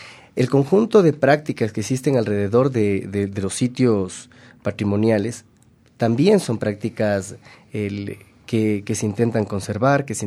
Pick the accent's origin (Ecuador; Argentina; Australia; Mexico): Ecuador; Quito, Pichincha; born there; Soy quiteño de nacimiento y de alguna forma uno tiene siempre con la ciudad encuentros y desencuentros.